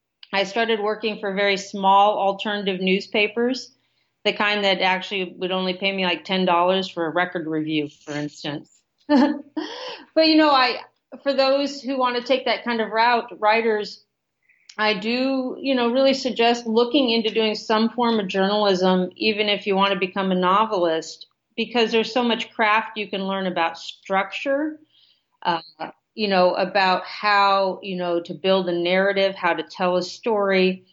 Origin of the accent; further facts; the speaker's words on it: Portland, Oregon, United States; I grew up in Portland, Oregon.